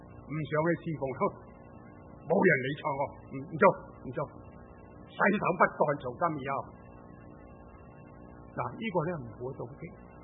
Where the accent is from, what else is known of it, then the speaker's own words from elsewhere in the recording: Guangdong, China; 我喺广东嚟嘅，我细个时候咧，我睇见咧，我哋广东人咧拜好多神。